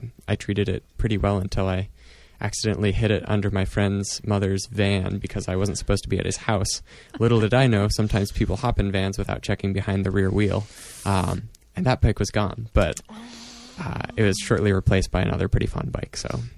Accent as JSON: {"language": "English", "town": "Enterprise", "region": "Oregon", "country": "United States", "tie": "born or raised there", "also_born_or_lived": "Joseph / Lostine", "said": "So I was born in Enterprise, Oregon, and grew up in a little bit of Joseph, a little bit of Lostine, a bit of Enterprise, before spending roughly half my"}